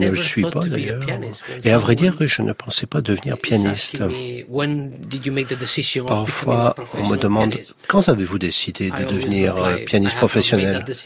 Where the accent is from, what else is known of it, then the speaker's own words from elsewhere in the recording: Spain; French is a second language; Je suis espagnol, par conséquent, j'ai une relation peut-être privilégiée avec la musique espagnole.